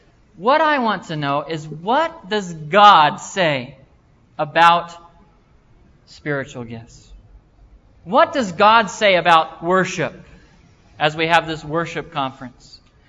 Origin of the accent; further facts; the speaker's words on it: United States; In fact, when I tell people I come from America, they usually don't believe me.